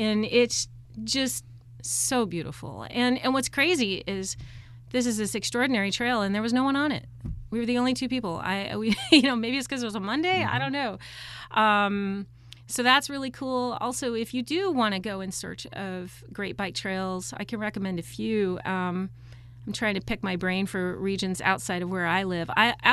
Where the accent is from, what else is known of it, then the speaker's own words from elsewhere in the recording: Colorado, United States; I grew up in Colorado. And so as a teenager and even younger than that, I would just jump on my bike and go.